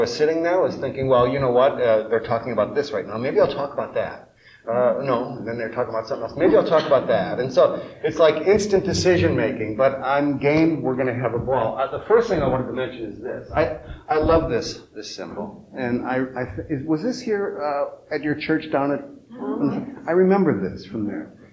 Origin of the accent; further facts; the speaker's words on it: North Hollywood, California, United States; Well, this is the California way, and I'm from North Hollywood, California.